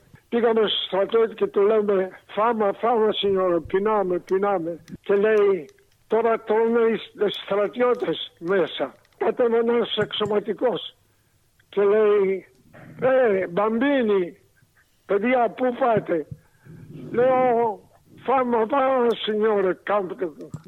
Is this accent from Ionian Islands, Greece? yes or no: yes; Corfu, Ionian Islands, Greece; Επειδή εγώ ήξερα και λίγο ιταλικά, επειδή είμαι από την Κέρκυρα